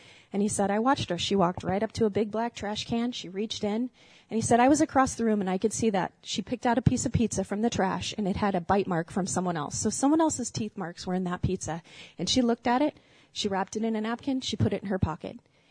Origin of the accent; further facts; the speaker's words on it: Glendale, United States; So again, I grew up in Glendale, lived here most of my life.